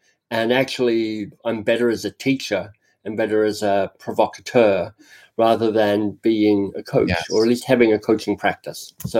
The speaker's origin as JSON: {"language": "English", "country": "Australia", "also_born_or_lived": "England / United States", "moved": "yes", "lives_now": "Toronto, Canada", "said": "I live in Toronto, Canada. Like, I'm Australian originally, but left Australia 30 years ago and wandered around England for a bit and then the US for a tiny bit. And then 21 years ago, I guess, came up here."}